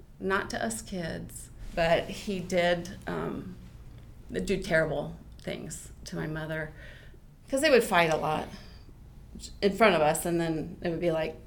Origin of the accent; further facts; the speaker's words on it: Pennsylvania, United States; born there; also born or lived in Tallahassee; Well, I was born in Pennsylvania.